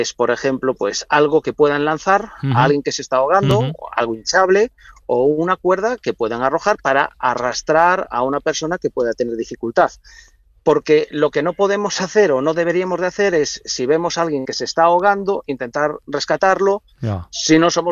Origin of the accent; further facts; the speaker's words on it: Galicia, Spain; yo soy de Galicia y estamos teniendo temperaturas en Galicia